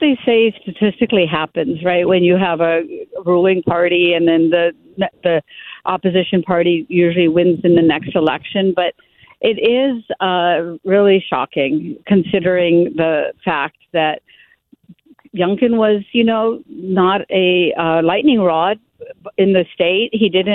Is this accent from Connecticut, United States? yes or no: no; West Virginia, United States; I grew up in West Virginia, remember, and I saw that there were so many promises for the West Virginia poor that were never delivered.